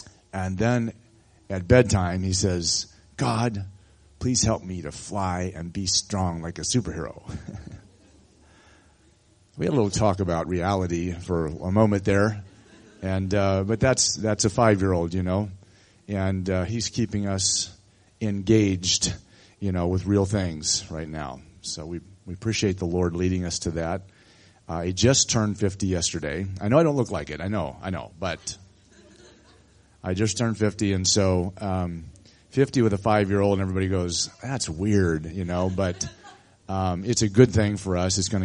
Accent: Midwest, United States; also born or lived in Arizona; we grew up in the Midwest, but it's been a long time since we messed with snow

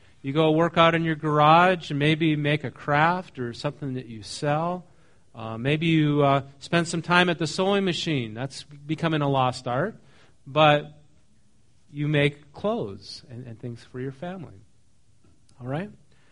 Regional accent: North Dakota, United States; Nebraska, I grew up in North Dakota.

